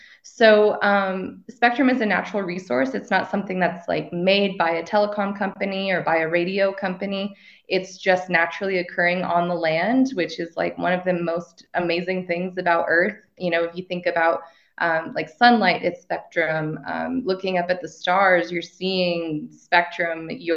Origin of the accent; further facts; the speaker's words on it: Farmington, New Mexico, United States; now in Santa Fe, United States; But I grew up in Farmington, New Mexico. And my family originally is from Monument Valley, Utah, which is on Dineta, on the Navajo Nation. And I currently live in Santa Fe, New Mexico.